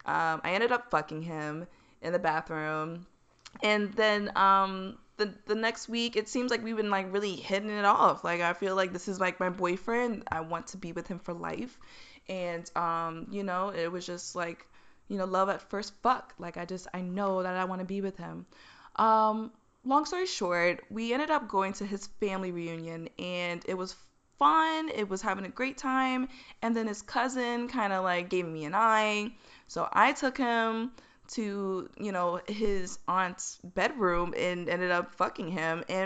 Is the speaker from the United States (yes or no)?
yes; Maryland, United States; You know, we're both from Maryland.